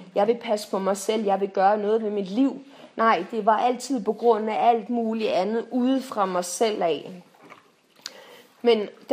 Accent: Copenhagen, Capital Region of Denmark, Denmark; altså, inde i mit hoved som københavner, så er det bare, der er bare marker og køer og alt muligt herovre.

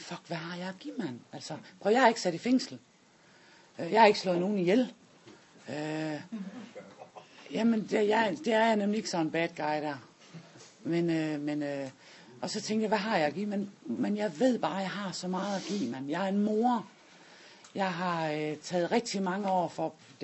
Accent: Esbjerg, Region of Southern Denmark, Denmark; jeg er 41 år, ikke 27, men 41. Jeg kommer fra Esbjerg.

